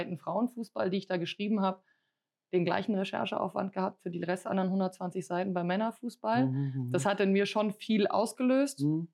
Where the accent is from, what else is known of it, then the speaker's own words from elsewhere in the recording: Hesse, Germany; Ich komme aus dem Rhein-Main-Gebiet und bin deswegen mit der Eintracht aufgewachsen.